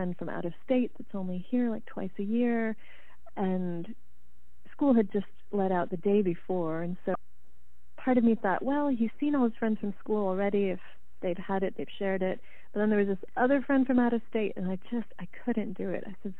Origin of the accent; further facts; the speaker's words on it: Haiti; I grew up in Haiti as a kid, locked up on a missionary compound plenty of times